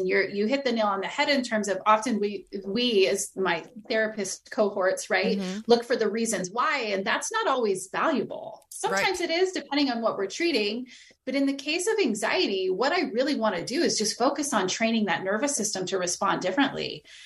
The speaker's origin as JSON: {"language": "English", "town": "San Diego", "region": "California", "country": "United States", "said": "It's always freezing. I'm from San Diego, so I can say that."}